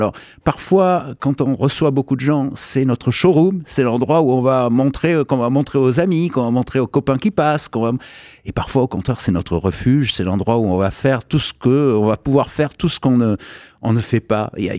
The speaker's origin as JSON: {"language": "French", "town": "Marseille", "region": "Provence-Alpes-Côte d'Azur", "country": "France", "lives_now": "Nancy, France", "said": "J'habite Nancy, pas depuis toujours, parce que je suis, vous allez l'entendre, je suis un peu marseillais, je suis marseillais d'origine, mais j'habite Nancy depuis une dizaine d'années."}